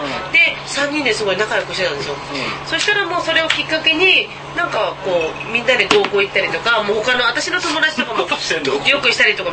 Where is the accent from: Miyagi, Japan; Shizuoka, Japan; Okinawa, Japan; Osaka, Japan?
Shizuoka, Japan; 静岡県、私静岡県なんですよ、